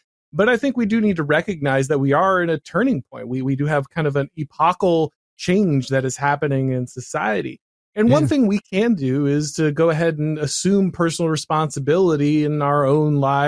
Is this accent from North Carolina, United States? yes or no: no; Florida, United States; Many people moved to my home state because they recognized that who was in charge mattered. And the fact that Florida was able to go ahead